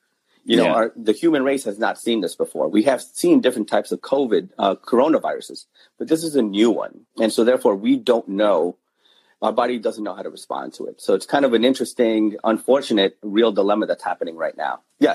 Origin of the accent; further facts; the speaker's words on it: New York, United States; born and raised in New York.